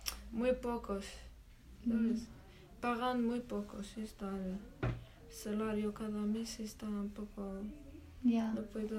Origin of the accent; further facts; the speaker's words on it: Oujda, Oriental, Morocco; Spanish is a second language; Mi ciudad se llama Oujda, es cerca Nador.